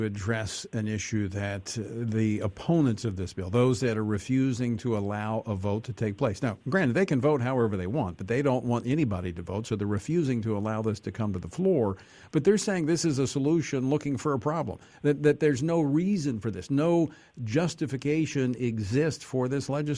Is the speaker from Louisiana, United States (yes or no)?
yes; Louisiana, United States; Congressman Steve Scalise represents the 1st Congressional District of my home state of Louisiana.